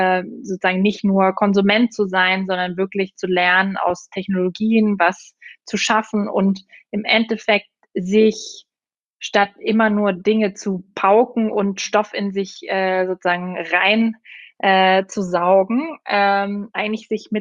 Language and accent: German; Austria; Ich bin Österreicherin.